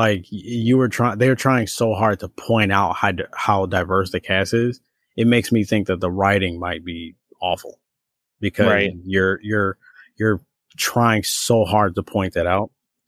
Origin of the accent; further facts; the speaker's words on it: Chicago, Illinois, United States; So the person was kind of pointing out, like, me and you being born and raised in Chicago, me and you, Jen.